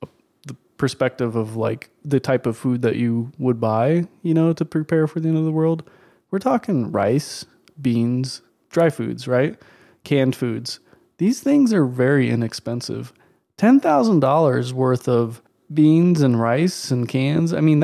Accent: Midwest, United States; I'm from the Midwest. I don't know. We don't have a lot of that.

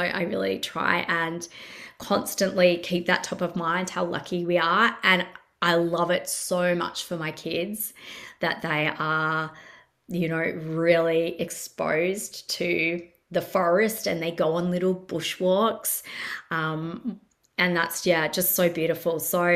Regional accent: Melbourne, Victoria, Australia; now in Gold Coast, Australia; So I have always lived near the ocean. I grew up in Melbourne, and it's bay. It's bay. It's not surf beach, but we always lived near the ocean. And then I now live on the Gold Coast, but we actually live backing onto a forest.

